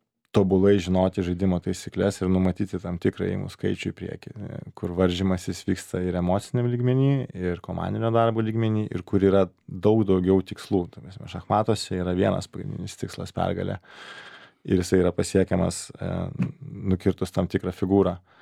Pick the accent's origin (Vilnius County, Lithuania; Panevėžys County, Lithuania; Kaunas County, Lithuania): Kaunas County, Lithuania; Kaunas; dirbau čia nais Vilniuje, pas esu iš Kauno